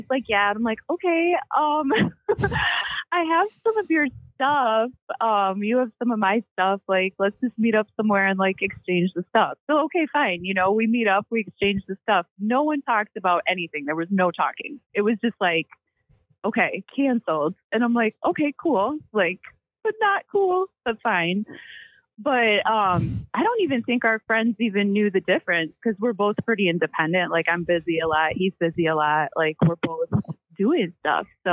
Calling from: Delavan, Wisconsin, United States

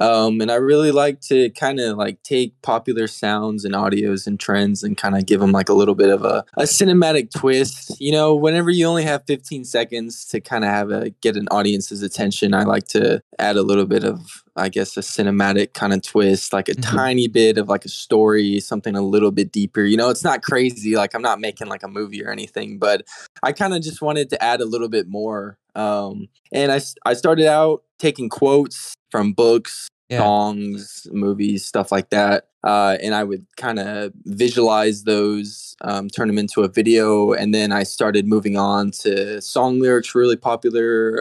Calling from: Corpus Christi, Texas, United States; I'm in Corpus Christi.

